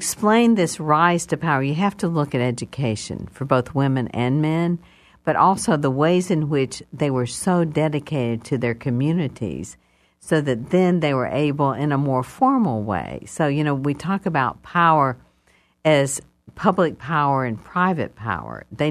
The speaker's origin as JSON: {"language": "English", "town": "Cleveland", "country": "United States", "tie": "born or raised there", "said": "The whole time that I was growing up in Cleveland."}